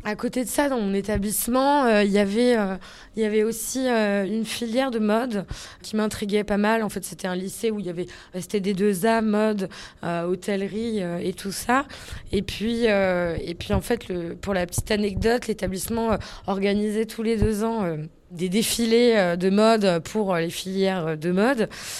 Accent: Paris, Île-de-France, France; Je suis donc née à Paris. J'ai grandi à Paris et je suis fille d'artisan

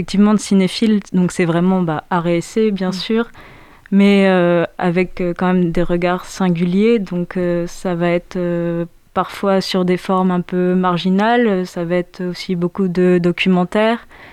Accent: Bourgogne-Franche-Comté, France; Non, je suis originaire de Bourgogne et puis pendant un petit moment, j'ai travaillé sur Paris.

